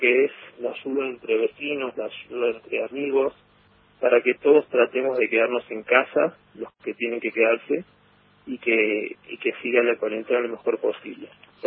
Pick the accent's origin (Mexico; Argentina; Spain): Argentina; Neuquén; moved away as an adult; also born or lived in Córdoba; now in Frisco, United States; yo me crié básicamente y crecí en Neuquén. Amo mi ciudad y mi provincia. Y cuando terminé la secundaria me fui a Córdoba, hice medicina.